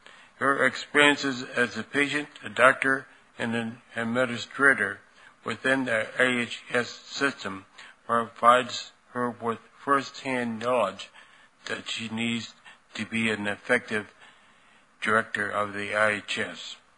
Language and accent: English; South Dakota, United States; in my home state of South Dakota.